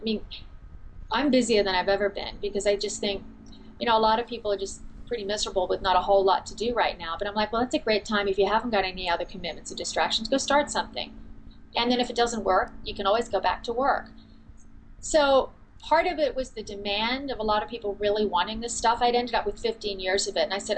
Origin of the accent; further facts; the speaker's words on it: Australia; I'm Australian